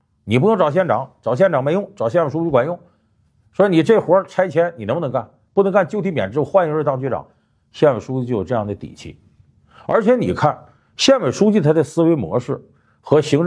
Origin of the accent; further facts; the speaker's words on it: Northeast China, China; 我本身就出生在东北一个普通小县城，有人说我是小镇青年，